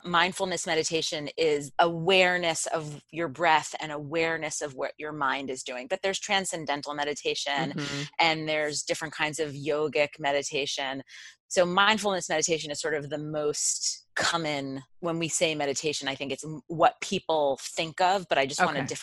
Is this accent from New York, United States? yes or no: yes; New York, United States; I am a New Yorker.